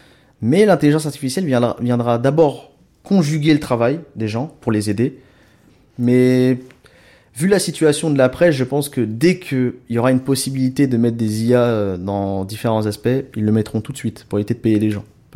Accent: Paris, Île-de-France, France; now in Dijon, France; mais moi je suis né à Paris. Donc je suis un vrai Parisien

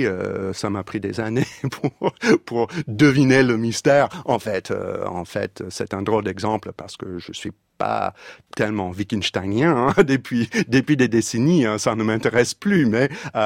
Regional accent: California, United States; Oh, vous savez, j'ai grandi en Californie, et j'étais entouré par des amateurs, disons, de la pensée ésotérique.

